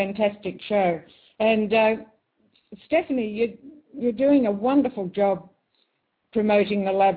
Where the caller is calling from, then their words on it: Australia; Good morning from Australia. … I'm the Australian rep down here.